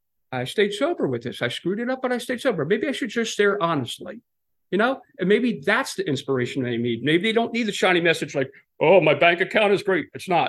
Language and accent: English; New Jersey, United States; I'm from Jersey, right outside of Philly.